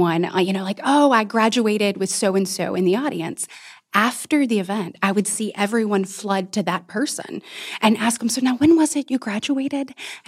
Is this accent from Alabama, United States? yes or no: yes; Enterprise, Alabama, United States; So growing up, I grew up in a more rural community in Coffee County, which is it's an agriculture, military, small business community.